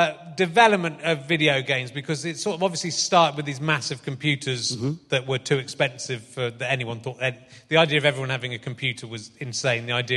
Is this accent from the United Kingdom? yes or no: yes; South West England, United Kingdom; Yeah, so my sister, same thing, I was from Somerset.